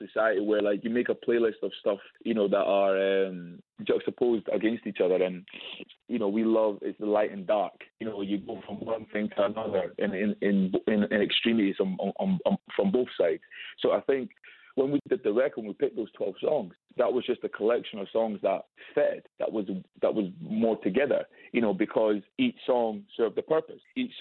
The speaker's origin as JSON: {"language": "English", "region": "Scotland", "country": "United Kingdom", "tie": "born or raised there", "said": "growing up in Scotland."}